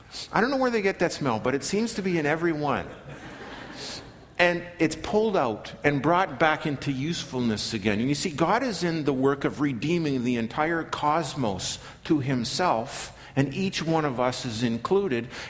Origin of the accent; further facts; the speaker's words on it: Regina, Saskatchewan, Canada; moved away; If you were like me and had the misfortune of growing up in Regina